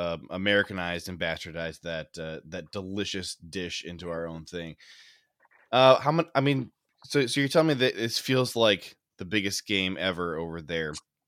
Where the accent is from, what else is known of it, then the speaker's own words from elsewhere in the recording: Toledo, Ohio, United States; I didn't even get to grow up in Wisconsin. I grew up in Toledo, Ohio.